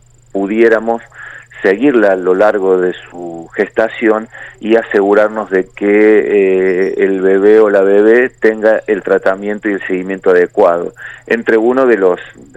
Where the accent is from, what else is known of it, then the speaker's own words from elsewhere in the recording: Santiago del Estero, Argentina; yo soy de Santiago del Estero